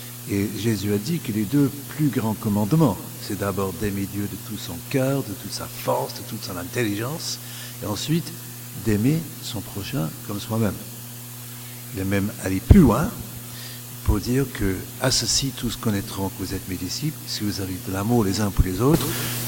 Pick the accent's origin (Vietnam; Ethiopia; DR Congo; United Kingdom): United Kingdom; England; born there; French is a second language; Je suis né en Angleterre par erreur administrative céleste, parce qu'en fait je suis français de cœur. J'aurais dû naître en France, mais bon, je suis né en Angleterre.